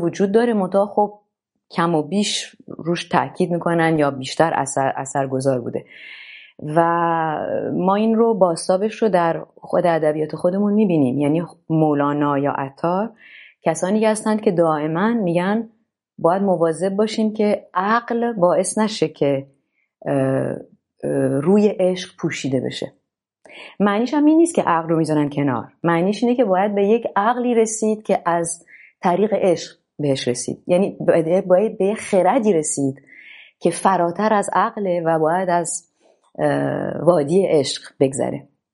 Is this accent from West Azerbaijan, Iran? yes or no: no; Tehran, Tehran Province, Iran; با اینکه مادرم فرانسوی هستن، میتونم بگم که زبان مادریم فارسیه، برای اینکه در تهران تولد شدم